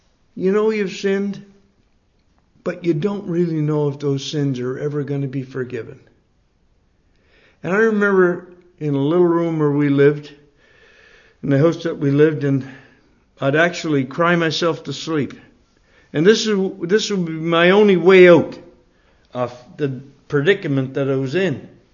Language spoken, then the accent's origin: English; Nova Scotia, Canada; now in Bicester, United Kingdom; You can tell by my accent that I'm not from Bicester. I'm from a place in Nova Scotia, which is on the east coast of Canada. And there's a little island there called Cape Breton.